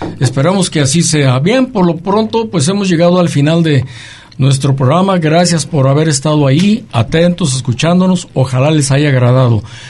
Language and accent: Spanish; Mexico; nos hacía sentirnos como patriotas, como mexicanos